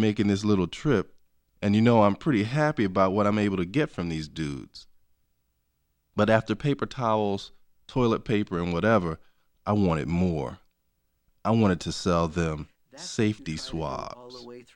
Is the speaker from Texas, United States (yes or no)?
no; Philadelphia, Pennsylvania, United States; I sell medical and office supplies for this little company called CanCare in Philly, my hometown.